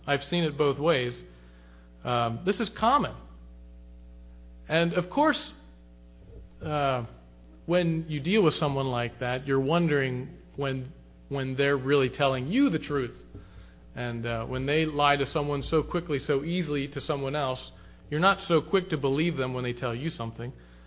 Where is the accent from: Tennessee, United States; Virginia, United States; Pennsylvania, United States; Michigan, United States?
Pennsylvania, United States; Lititz; and I know the case in Lititz, Pennsylvania, which is where I'm from